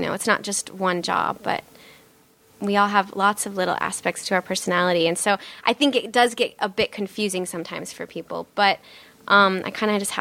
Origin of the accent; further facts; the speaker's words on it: North Bend, Nebraska, United States; moved away as an adult; also born or lived in Wayne, Nebraska; Yeah. So my parents moved around quite a bit, but it was always like little tiny small farm towns. But mostly North Bend, Nebraska, and Wayne, Nebraska is where I went to high school.